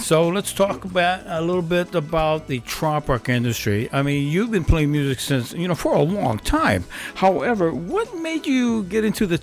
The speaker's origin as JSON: {"language": "English", "region": "Hawaii", "country": "United States", "said": "I'm from Hawaii. This is the type of, I'm the kind of laid back kind of guy, you know."}